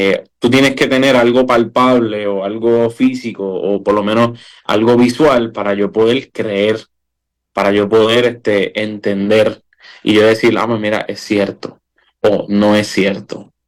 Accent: Puerto Rico; no tan solo como puertorriqueños, ¿verdad?, pero también como seres humanos.

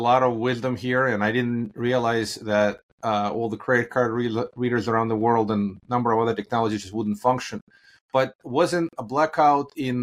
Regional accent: Moldova; And again, I grew up in Moldova, former USSR. Very different world.

